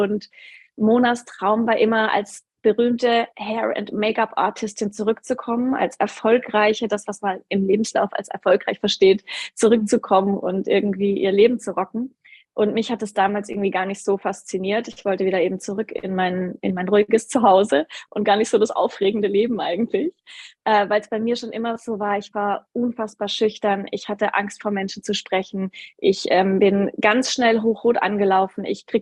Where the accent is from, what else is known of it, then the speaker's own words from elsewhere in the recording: Würzburg, Bavaria, Germany; now in Munich, Germany; habe eigentlich in Würzburg meine Heimat, bin dann irgendwann nach München